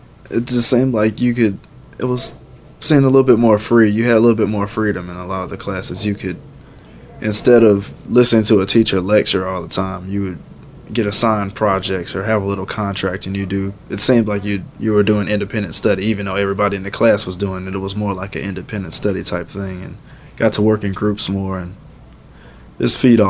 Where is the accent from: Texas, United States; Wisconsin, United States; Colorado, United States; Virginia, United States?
Wisconsin, United States; Milwaukee; born there; Well, I was born in Milwaukee, actually, and my father was in the military.